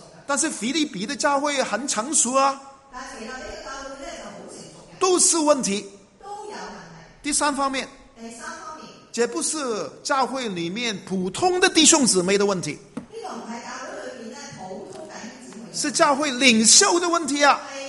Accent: Hong Kong; 如果我说我是从这个香港来的。

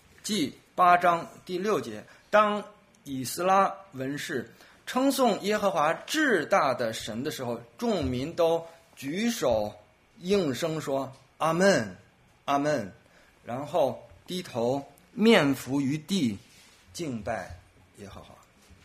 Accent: China; 我们中国人有句话叫做上跪天下跪父母

